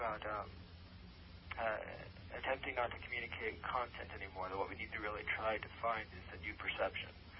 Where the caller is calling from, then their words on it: Ontario, Canada; I'm calling from Ontario.